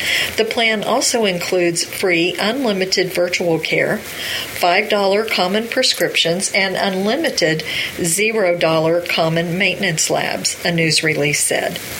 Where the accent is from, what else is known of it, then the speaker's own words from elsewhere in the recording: Texas, United States; I'm a native Texan, and many of our team members are born and raised in Texas